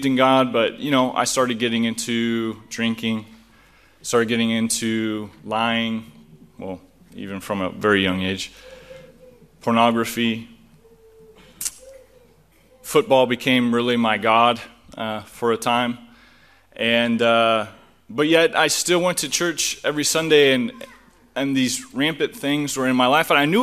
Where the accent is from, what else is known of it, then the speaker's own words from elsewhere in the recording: Centralia, Kansas, United States; For you guys that don't know me, I grew up around here in Centralia, Kansas.